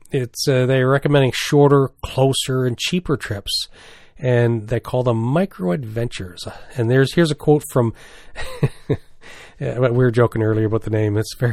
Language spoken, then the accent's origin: English; New Brunswick, Canada; also born or lived in British Columbia; Because when I moved here from British Columbia, I'd only really used to kayaks, right? Like, I hadn't used canoes since I grew up in New Brunswick.